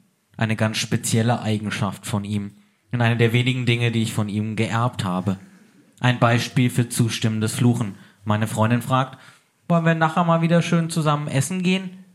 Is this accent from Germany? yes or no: yes; Freiburg, Baden-Württemberg, Germany; Ich rufe meine Eltern in meiner Heimatstadt Freiburg an.